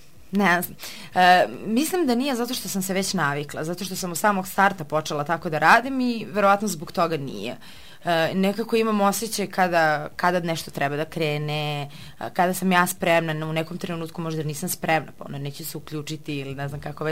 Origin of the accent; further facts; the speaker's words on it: Kraljevo, Šumadija and Western Serbia, Serbia; now in Kosovska Mitrovica; ja i obzirom da nisam iz Kosovske Mitrovice, iz Kraljeva sam, ovde stanujem u studentskom domu